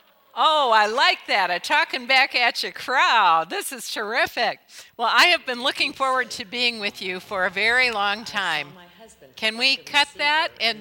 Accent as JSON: {"language": "English", "region": "Michigan", "country": "United States", "tie": "born or raised there", "said": "I grew up in Michigan, and so I do know snow"}